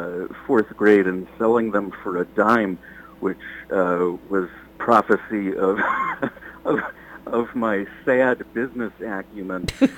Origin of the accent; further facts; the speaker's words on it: Wisconsin, United States; now in Minnesota, United States; I grew up in Wisconsin, so I've lived about half my life on each side of the Mississippi, and moved to Minnesota in 95